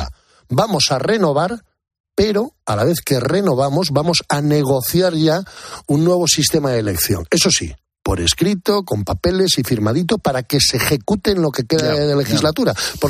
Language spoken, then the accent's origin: Spanish; Spain; a mí como ciudadano español y como ciudadano europeo